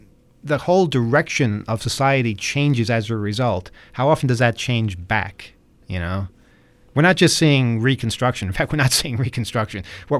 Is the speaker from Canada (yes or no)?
yes; Regina, Saskatchewan, Canada; I am from Regina, Saskatchewan in Canada.